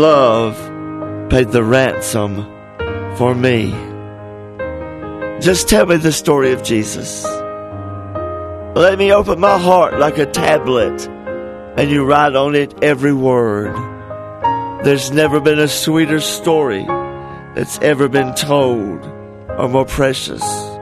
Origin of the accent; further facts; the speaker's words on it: North Carolina, United States; Wilkes County, my hometown, has tons of churches.